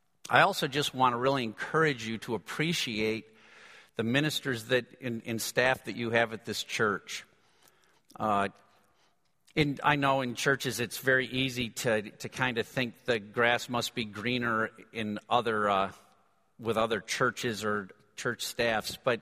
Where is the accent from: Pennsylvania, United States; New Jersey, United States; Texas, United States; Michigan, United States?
Michigan, United States; Grand Rapids; I grew up in Grand Rapids